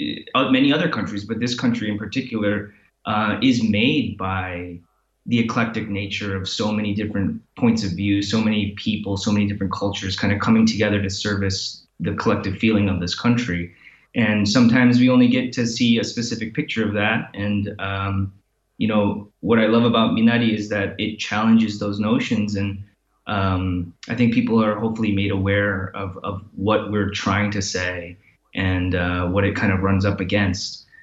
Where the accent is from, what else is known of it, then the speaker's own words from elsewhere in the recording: Michigan, United States; We settled in Michigan. I'm from Michigan.